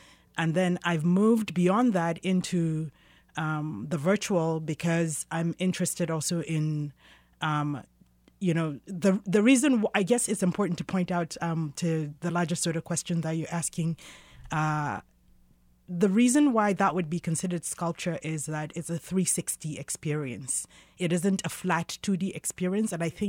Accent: Northern Nigeria, Nigeria; also born or lived in United Kingdom; So I was born in Western Africa, and then I in northern part of Nigeria, and then I grew up there and in the UK back and forth.

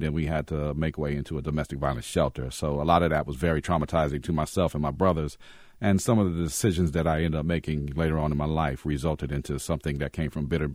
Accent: Fayetteville, United States; Well, growing up in Fayetteville, my father was an African-American Vietnam vet that was PTSD diagnosed but never treated for it when he came back from war.

